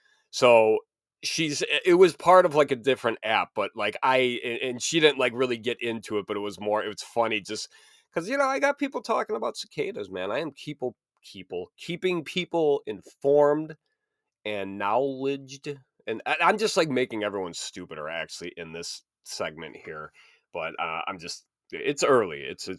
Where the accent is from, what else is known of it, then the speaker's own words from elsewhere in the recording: Illinois, United States; DuPage County is in Illinois, my home state where I live. DuPage County is the only county I have ever lived in my entire life. I've lived in four different cities, but they have all been in DuPage.